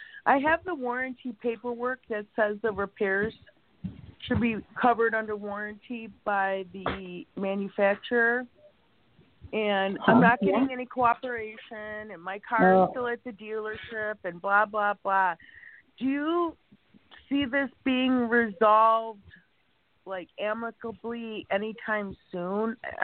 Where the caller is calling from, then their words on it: Chicago, Illinois, United States; Chicago, Illinois.